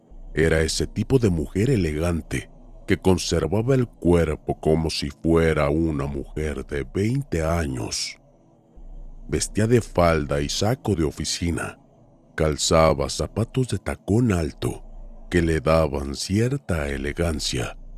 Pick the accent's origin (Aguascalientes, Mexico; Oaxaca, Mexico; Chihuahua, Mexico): Aguascalientes, Mexico; Soy de Aguascalientes, México.